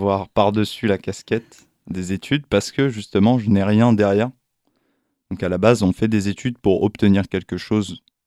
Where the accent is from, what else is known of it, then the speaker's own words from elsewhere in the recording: Paris, Île-de-France, France; also born or lived in Versailles; Je viens de Paris. Je suis né à Versailles. Et j'ai grandi dans un camp militaire, en fait.